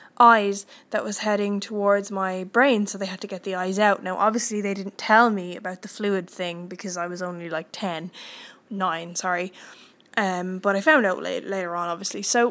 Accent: Ireland; also born or lived in Mallorca; I was raised here in Ireland. I'm sure you can hear my accent. So I was raised here in Ireland, but I wasn't born here. I was born in Mallorca in 1987

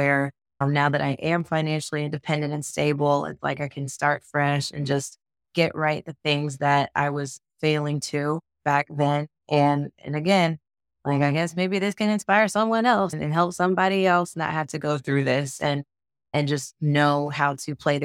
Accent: the South, United States; I was raised, you know, I grew up in the South. So everyone in my family, a lot of friends even married young, had kids young.

